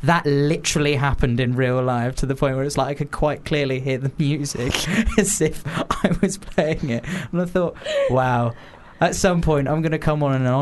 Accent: South West England, United Kingdom; because I come from Devon

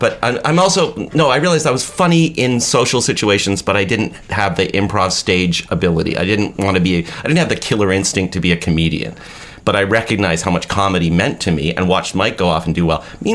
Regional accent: Toronto, Ontario, Canada; I thought you'd appreciate this story because I grew up in Toronto, Canada.

